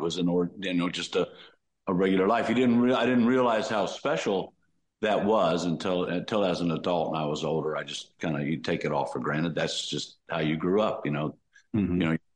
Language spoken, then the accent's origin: English; Los Angeles, California, United States; now in Nashville, United States; growing up in Los Angeles, obviously, for me, you know, I'm a baby boomer